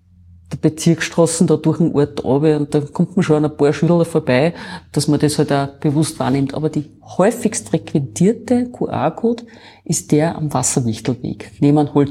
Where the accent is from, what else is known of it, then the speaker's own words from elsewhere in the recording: Enns, Upper Austria, Austria; Ich muss dazu sagen, ich bin aus Enns gekommen. Ja, Enns ist so groß für eine dörfliche Gemeinschaft und klar für eine Stadt.